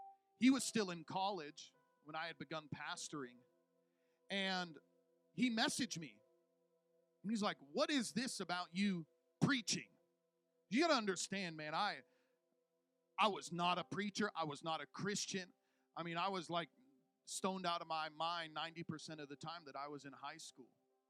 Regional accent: Illinois, United States; Now, I grew up in Illinois. We've got snow there.

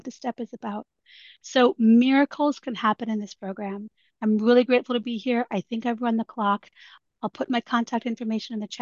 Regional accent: St. Louis, Missouri, United States; I couldn't even go to my home state. I'm from St. Louis, Missouri, where I went to my first OA meeting.

